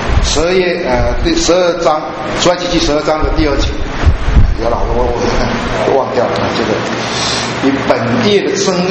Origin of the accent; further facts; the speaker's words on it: China; 所以我们中国人有农历的二十九跟三十，对不对？我们中国人有二九三十